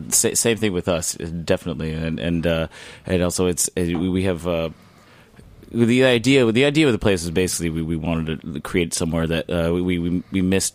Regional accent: Oakland, California, United States; I'm from Oakland

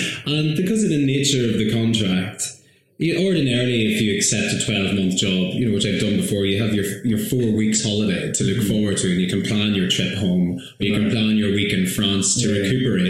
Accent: Northern Ireland, United Kingdom; I grew up in County Tyrone, just next to it.

